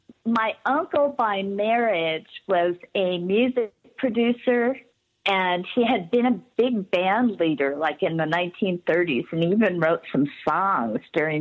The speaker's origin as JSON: {"language": "English", "town": "Topanga Canyon", "region": "California", "country": "United States", "tie": "born or raised there", "said": "I grew up, though, I was raised like in Topanga Canyon out in the middle of nowhere. So I was sort of a loner."}